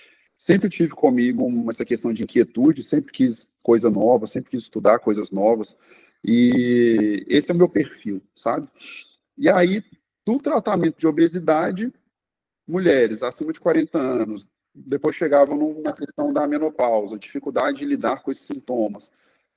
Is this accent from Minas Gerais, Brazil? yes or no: yes; Belo Horizonte, Minas Gerais, Brazil; sou de Belo Horizonte